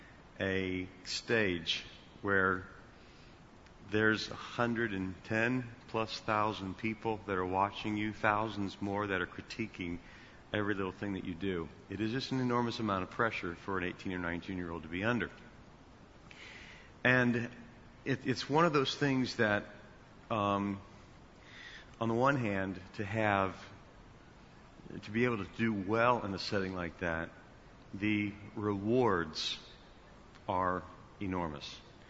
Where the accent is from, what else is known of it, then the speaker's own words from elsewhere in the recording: Ohio, United States; because I was born and raised in Ohio, O-H-I-O, you know.